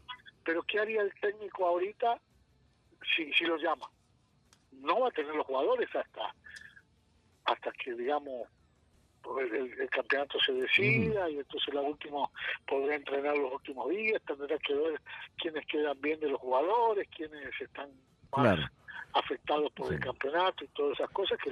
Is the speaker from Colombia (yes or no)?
no; Argentina; y yo que como argentino soy argentino, aunque quisiera ser brasilero o alemán para ganar todos los mundiales